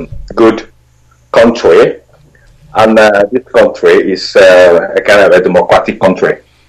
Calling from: Norway; I'm calling from Norway.

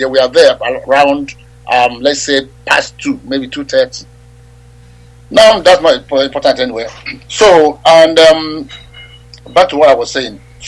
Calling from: London, United Kingdom; Yes, I'm calling from London, my brother.

